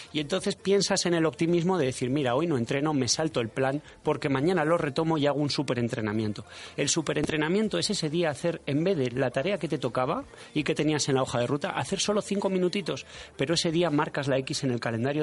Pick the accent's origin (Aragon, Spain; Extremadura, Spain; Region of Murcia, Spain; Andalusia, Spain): Aragon, Spain; Zaragoza; Nos vamos, pero no al norte de donde yo vengo, de Zaragoza, no.